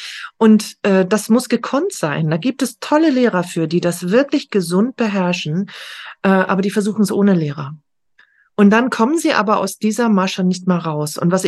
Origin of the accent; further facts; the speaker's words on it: Hamburg, Germany; also born or lived in Dresden, Germany; Ich bin ja Hamburgerin, das habe ich noch gar nicht erzählt. Ja. Ich bin zum Studium nach Dresden gegangen